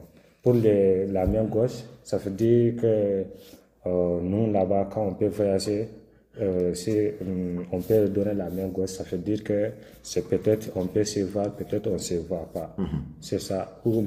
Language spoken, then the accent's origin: French; Mali; je suis malien.